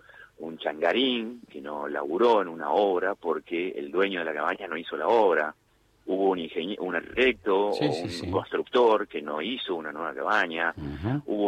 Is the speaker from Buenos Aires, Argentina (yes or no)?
yes; Buenos Aires, Argentina; now in Río Negro, Argentina; Yo hace 20 años estoy acá, pero soy de Buenos Aires. Soy patagónico hoy, ciudadano rionegrino, pero nacido en la ciudad de Buenos Aires.